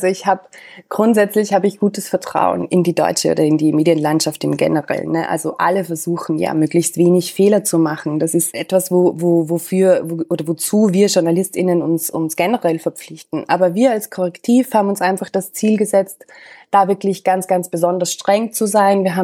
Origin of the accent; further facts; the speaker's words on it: Austria; moved away as an adult; now in Berlin, Germany; Ich bin Österreicherin. Ich war bis vor ziemlich genau in einem Jahr eigentlich, war ich noch in Österreich. Ich habe in Wien gearbeitet